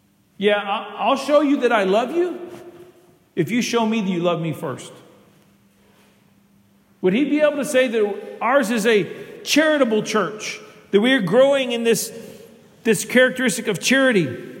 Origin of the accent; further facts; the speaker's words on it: United States; Say I go to America. You all know I'm an American. You all know that I'm supported by churches in America from time to time.